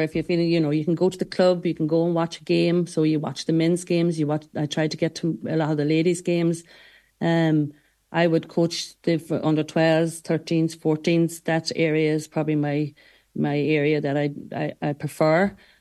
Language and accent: English; Connacht, Ireland; I suppose I'm from Mayo, a place called Carrigmore-Lacan, and it was just the backbone of our village at home was the GAA. So I was brought up in that culture